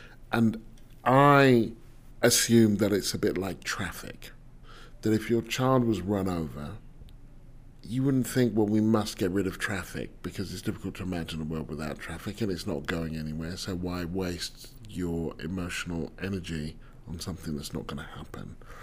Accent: United Kingdom; I wouldn't even know what they are because I'm British.

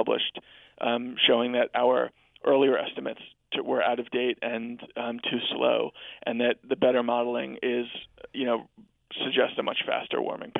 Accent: New York, United States; you know, I'm a New Yorker, and I literally don't understand how you could continue to live here

